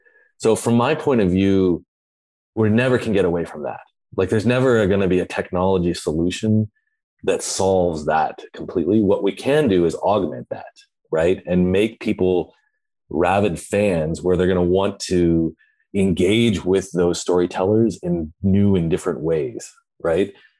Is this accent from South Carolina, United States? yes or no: no; Santa Cruz, California, United States; now in Los Angeles, United States; I grew up in Santa Cruz, California, so I've been surfing for most of my life, but I live down in the South Bay in Los Angeles.